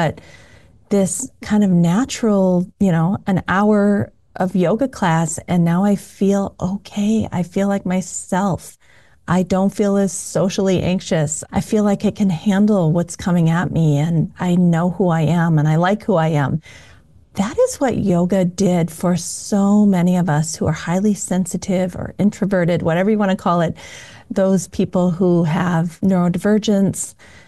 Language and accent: English; Iowa, United States; because I grew up in Iowa and I went to school in Iowa, master's degree at University of Northern Iowa.